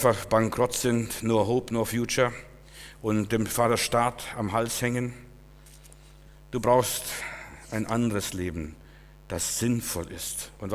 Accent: Klaipėda, Klaipėda County, Lithuania; moved away; Ich bin jetzt mit meiner Familie mal in Litauen, in Memel gewesen, wo ich herkomme, und diese Ecke, wo wir zuletzt wohnten.

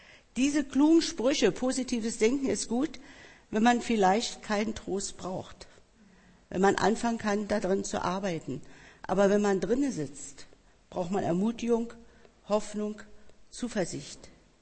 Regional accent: Berlin, Germany; Wir als Berliner

